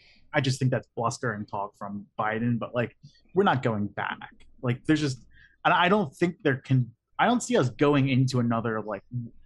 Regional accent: United States; like we lost a war because we're American.

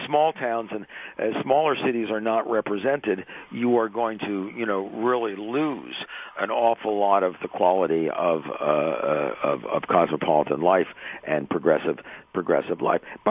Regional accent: New York, United States; born there; I was born in New York, so let's let New York rule the world.

